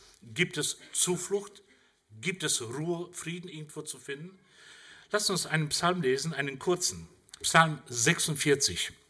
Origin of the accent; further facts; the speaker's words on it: Germany; also born or lived in Central Asia; Ich bin auch Deutscher, aber ich bin in Zentralasien nur auf die Welt gekommen, aber als Deutscher.